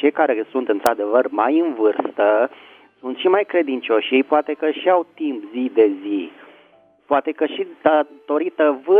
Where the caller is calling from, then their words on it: Bucharest, Romania; din București.